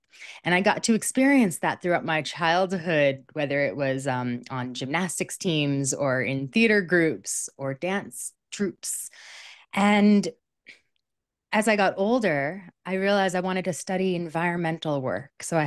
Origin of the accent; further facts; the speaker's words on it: New York City, New York, United States; also born or lived in California; now in Boulder, United States; I didn't. I grew up in Manhattan in the middle of New York City.